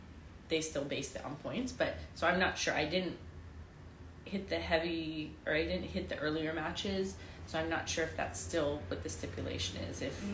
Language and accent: English; Santa Monica, California, United States; growing up in Santa Monica inspired me.